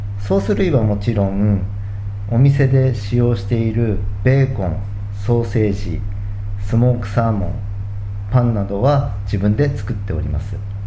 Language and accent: Japanese; Niigata, Japan; 私は実は新潟県出身なんですが、地元の高校在学時にアルバイトしていたパスタ店に高校卒業後入社して